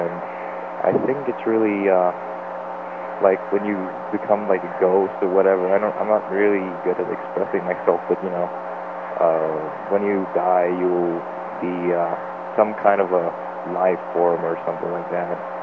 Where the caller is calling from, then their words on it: Sweden; English is a second language; and I'm from Sweden.